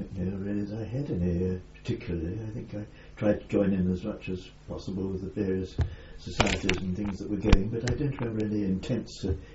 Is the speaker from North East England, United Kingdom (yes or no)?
yes; Newcastle upon Tyne, North East England, United Kingdom; born there; I was born in Newcastle on Tyne, 1918.